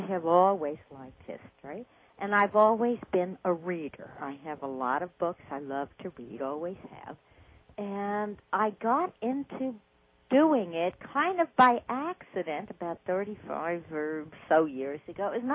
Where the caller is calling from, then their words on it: New Jersey, United States; I'm calling from New Jersey.